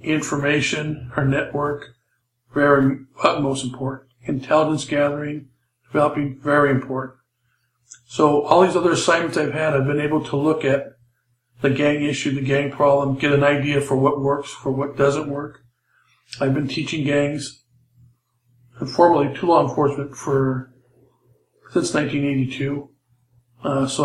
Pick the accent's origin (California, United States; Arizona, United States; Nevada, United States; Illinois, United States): California, United States; Los Angeles; I was born and raised in Los Angeles, Mexican-American ethnicity, my background. I was raised in a gang area in East Los Angeles.